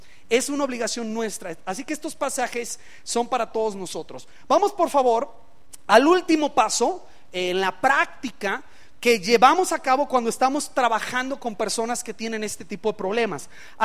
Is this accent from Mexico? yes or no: yes; Mexico; El punto aquí es que como mexicanos nos cuesta por la vergüenza.